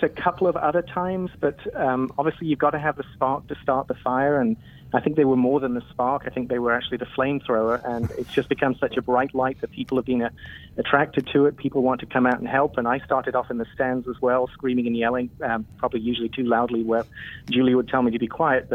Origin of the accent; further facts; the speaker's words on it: England, United Kingdom; I'm from England, so I had no clue what baseball was anyway